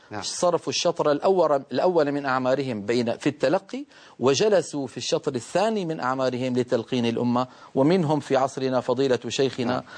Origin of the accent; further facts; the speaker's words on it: Damascus, Damascus Governorate, Syria; فإن أسانيدنا في بلاد الشام وأنا من دمشق